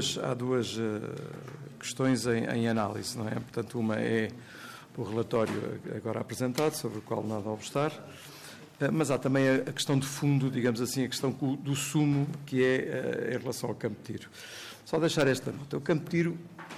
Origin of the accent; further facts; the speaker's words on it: Setúbal, Portugal; Eu sou do distrito de Setúbal